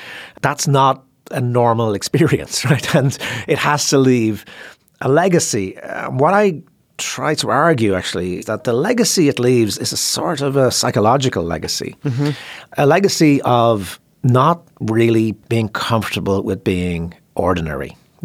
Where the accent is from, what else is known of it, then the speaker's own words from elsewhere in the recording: Ireland; my own relationship to England, really, you know, and growing up in Ireland.